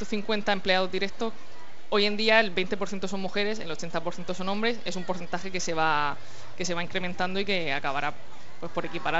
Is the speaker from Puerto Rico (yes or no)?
no; Cartagena, Region of Murcia, Spain; No, en mi caso yo es que soy muy de Cartagena.